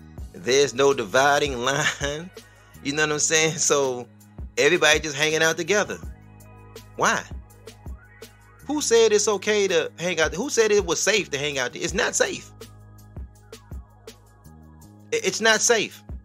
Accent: Detroit, Michigan, United States; Me being from the city of Detroit, as I always say, I'm like, shit, I'm not really from the West Side. I am the West Side, as I say.

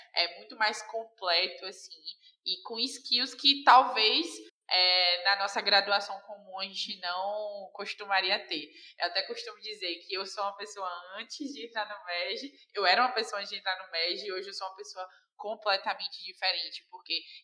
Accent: Salvador, Bahia, Brazil; Eu tenho 23 anos, nascida e criada em Salvador, lá na Bahia.

